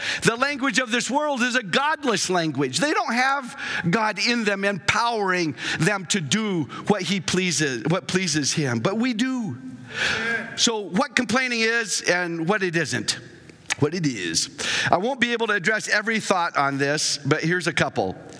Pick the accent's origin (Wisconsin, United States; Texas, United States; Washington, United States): Washington, United States; Yeah, but we're from Washington State. We're in Florida going to Busch Gardens.